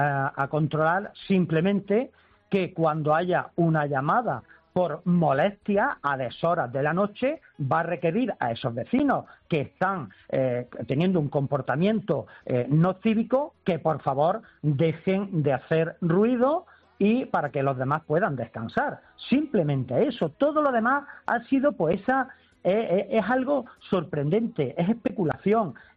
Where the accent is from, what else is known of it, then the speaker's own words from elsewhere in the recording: Santa Fe, Andalusia, Spain; Y es que a Santa Fe ya estábamos en el mapa, que somos cuna de la Hispanidad, el pueblo donde se firmaron las capitulaciones para el descubrimiento de América